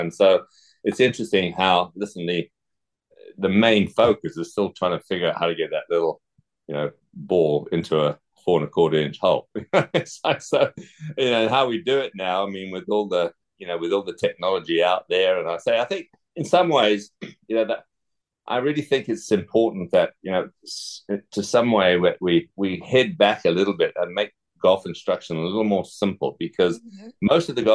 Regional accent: Zimbabwe; also born or lived in England; You know, I was born in England, but I grew up in Southern Africa and Zimbabwe or Rhodesia as it was then.

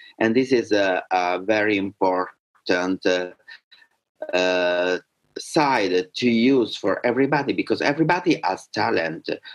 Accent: Marche, Italy; English is a second language; And with my husband, I have created fundraising with GoFundMe for my hometown region, is Marche. It's a very poor region because it's full of story, is the place which was birthed the Renaissance.

